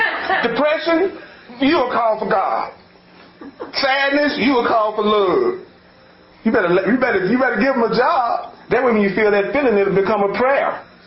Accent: the South, United States; I'm sorry, I'm from the South.

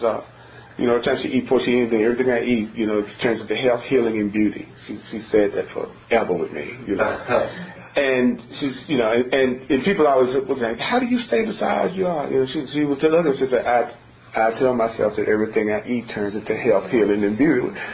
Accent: the South, United States; as a young black guy growing up in the South.

